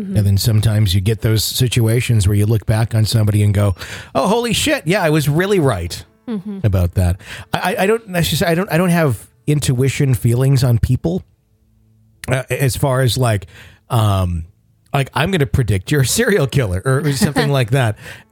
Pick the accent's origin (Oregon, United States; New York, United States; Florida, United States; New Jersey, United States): Florida, United States; he couldn't wait for me to see snow for the first time. We're from Florida.